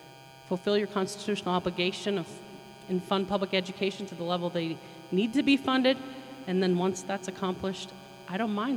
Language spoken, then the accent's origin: English; Sandpoint, Idaho, United States; Like the intro said, I was born and raised in North Idaho. Actually, I was born in the Sandpoint Hospital, so I'm sad that no other children will be born there.